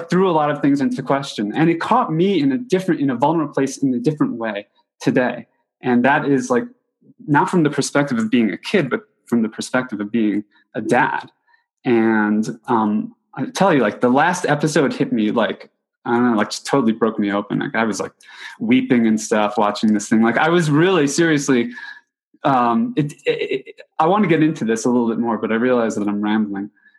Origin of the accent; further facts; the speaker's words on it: New York, United States; So for example, I grew up in New York and on Long Island.